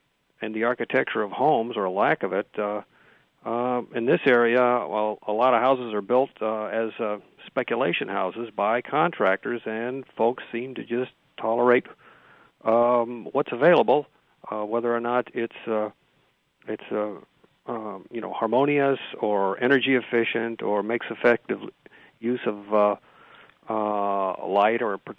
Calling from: Urbana, Illinois, United States; Hi, I'm from Urbana.

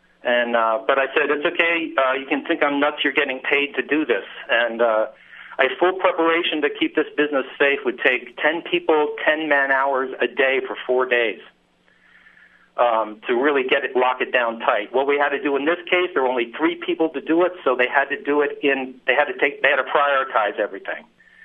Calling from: Lakeside, Michigan, United States; I'm an artist from New Orleans, and I have a business there with 14 employees.

